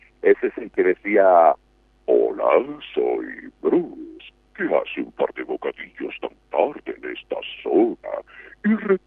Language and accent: Spanish; Argentina; accent: Argentine, between Jujuy and Córdoba; now in Mexico; mi manera de hablar originalmente, por supuesto, argentino, entre jujeño y cordobés, al llegar aquí